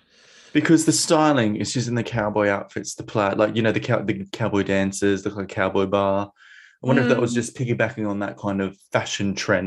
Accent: Queensland, Australia; so I grew up in North Queensland in Australia

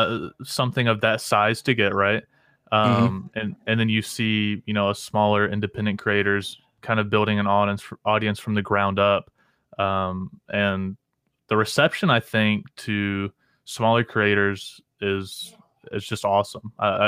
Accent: North Carolina, United States; I'm from Eastern North Carolina

